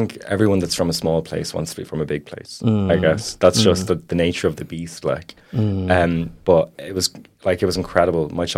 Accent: Leinster, Ireland; accent: South Dublin; now in Dublin, Ireland; when I was a kid, I lived like half in Louth, and then on the weekends I'd be in Dublin.

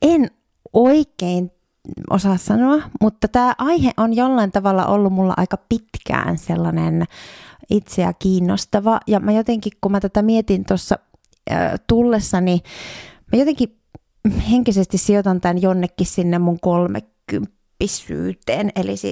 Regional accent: Jyväskylä, Central Finland, Finland; now in Espoo, Finland; Mä oon Jyväskylästä kotoisin. Okay. Joo, mutta olen asunut kyllä Espoossa nyt jo aika monta vuotta. Vuodesta 2014.

